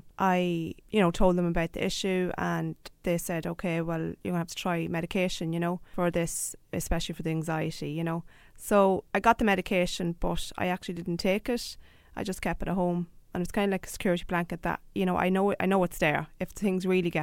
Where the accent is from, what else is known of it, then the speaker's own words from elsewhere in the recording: County Meath, Ireland; Yeah, well, as you said, I'm from Mead, and there is a yoga festival on there every year in Manalty